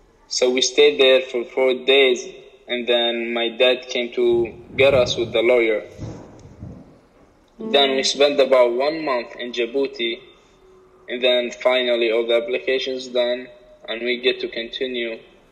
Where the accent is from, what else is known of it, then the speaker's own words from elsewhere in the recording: Ibb, Ibb Governorate, Yemen; moved away; I grew up in Yemen, in the city Ib.